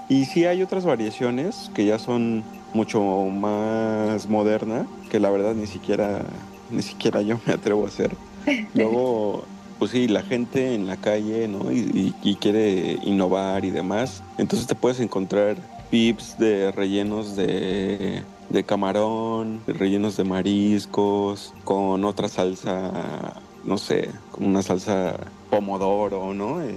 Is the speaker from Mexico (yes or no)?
yes; Mexico City, Mexico; Yo tengo 9 años que vivo aquí en la península, yo soy de la Ciudad de México